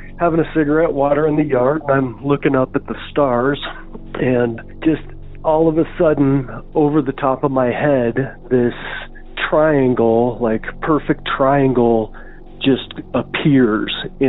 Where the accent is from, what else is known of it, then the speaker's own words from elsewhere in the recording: Casper, Wyoming, United States; I'm from Casper, Wyoming